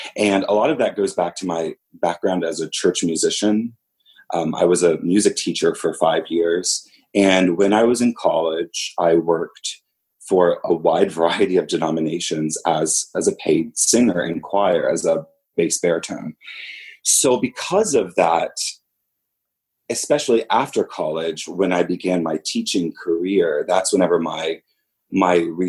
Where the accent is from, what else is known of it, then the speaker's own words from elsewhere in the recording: West Union, Ohio, United States; I'm from West Union, Ohio, and I am the invitation minister for the Chesapeake Bay Mission Center.